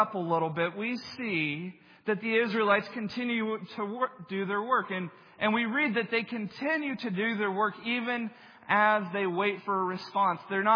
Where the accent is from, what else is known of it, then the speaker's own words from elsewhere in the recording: Texas, United States; at least where I grew up in Texas.